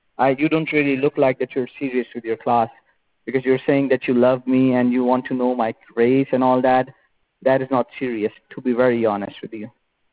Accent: United States; now in San Jose, United States; I am from States and I work here in this company, which is located

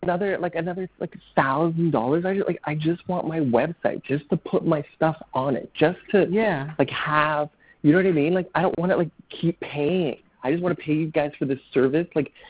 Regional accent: Canada; $650 American for me as a Canadian is going to be close to $1,000.

